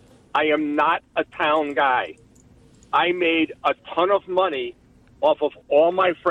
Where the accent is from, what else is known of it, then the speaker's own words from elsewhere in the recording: New York, United States; now in Chicago, United States; I'm from New York, and I'm a senior citizen, and I was a Giant fan. In fact, I'm still a Giant fan.